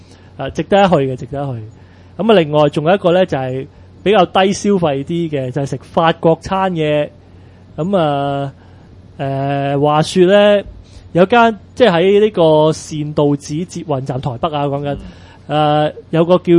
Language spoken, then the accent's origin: Cantonese; Hong Kong; 但係即係我香港人就會覺得食落去冇乜特別囉。